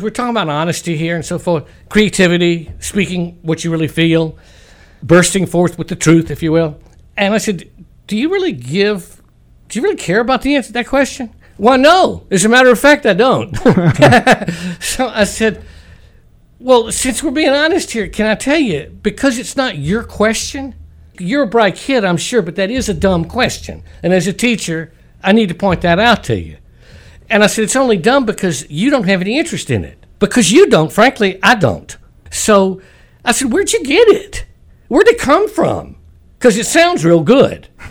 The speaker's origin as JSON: {"language": "English", "region": "South Carolina", "country": "United States", "tie": "born or raised there", "said": "I was brought up in the South in the Low Country, but my family was a Jewish family."}